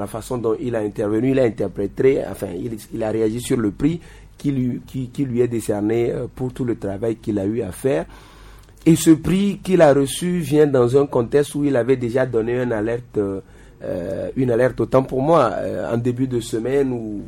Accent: Togo; Je veux croire que on peut avoir un sursaut patriotique en tant que Togolais

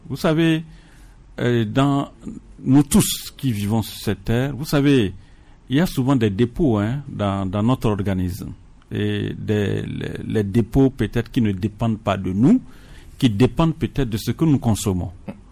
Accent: Togo; il faudrait que nous puissions avoir également l'hygiène et cette habitude en tant que Togolais.

